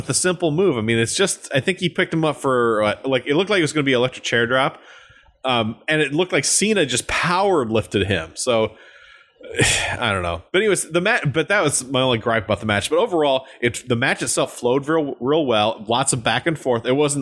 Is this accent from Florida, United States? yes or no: no; Boston, Massachusetts, United States; I'm from Boston. It's close enough.